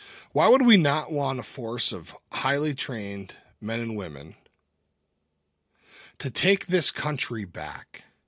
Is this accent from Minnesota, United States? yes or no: yes; Minnesota, United States; I'm from Minnesota, by the way, if you didn't know.